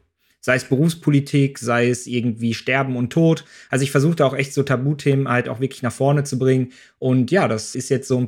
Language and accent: German; Dortmund, North Rhine-Westphalia, Germany; Ich bin in Dortmund groß geworden